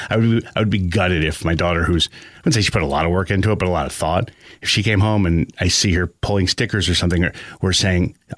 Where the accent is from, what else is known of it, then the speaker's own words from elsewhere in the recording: New Jersey, United States; Growing up in Jersey, all the Catholic school kids went back in the beginning of August